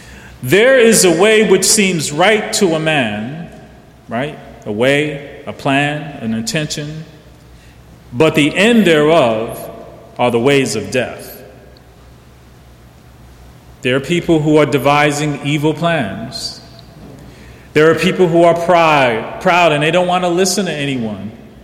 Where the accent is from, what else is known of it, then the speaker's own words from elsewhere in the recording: East Coast, United States; But I'm from the East Coast.